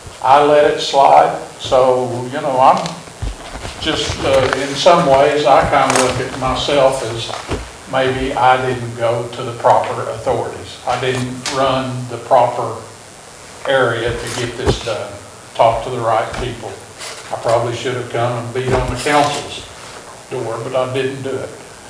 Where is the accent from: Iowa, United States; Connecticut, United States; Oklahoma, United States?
Oklahoma, United States; Sperry; We grew up in Sperry and went to school together.